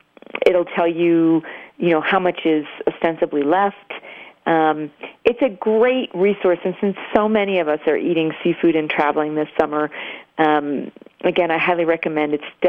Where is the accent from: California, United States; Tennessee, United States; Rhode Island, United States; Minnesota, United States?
Rhode Island, United States; now in Santa Fe, United States; I am from Rhode Island originally. I live in Santa Fe now, but last week I was on vacation in Rhode Island where I grew up.